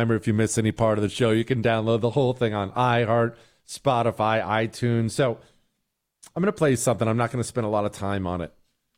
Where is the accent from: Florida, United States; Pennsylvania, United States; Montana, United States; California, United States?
Montana, United States; also born or lived in Ohio; While I understand I grew up in Montana and Ohio, I love New York City.